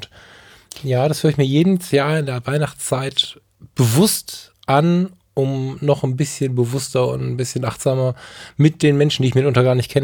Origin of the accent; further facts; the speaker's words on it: Ratingen, North Rhine-Westphalia, Germany; born there; Ich bin in Rating geboren.